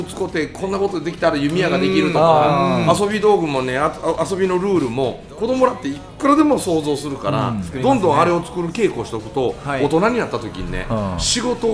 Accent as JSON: {"language": "Japanese", "town": "Osugidani", "region": "Mie", "country": "Japan", "tie": "born or raised there", "said": "あの僕の地元の大杉谷 の、うん、そのマラソン大会やりました。"}